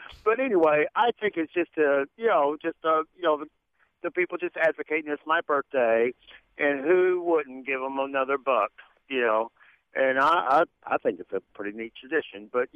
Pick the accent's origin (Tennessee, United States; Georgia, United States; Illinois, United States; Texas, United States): Texas, United States; Longview; And, I'm from Texas, of course, and still live here.